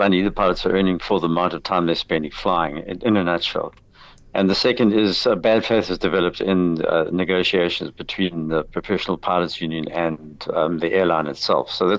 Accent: South Africa; to remain here because of you know, tradition of being South African, essentially, without being nationalist about it.

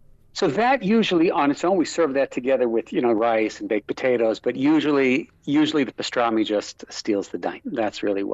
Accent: Canada; I'm Canadian

